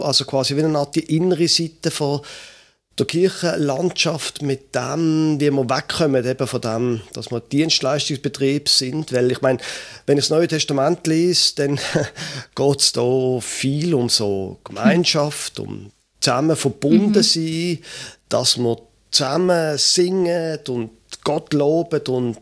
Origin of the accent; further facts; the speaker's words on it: Basel, Basel-Stadt, Switzerland; Ich bin in Basel aufgewachsen, hätte nie gedacht, dass ich einmal noch würde nördlicher wohnen als Basel, aber das mache ich jetzt. Ich bin 54 Jahre alt